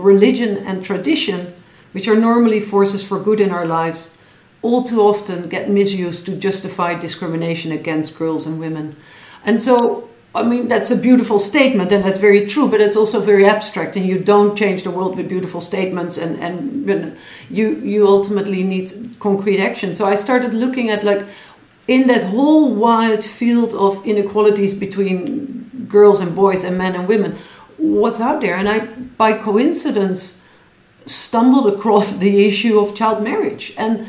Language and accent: English; Netherlands; English is a second language; I grew up in the Netherlands in a middle-class family.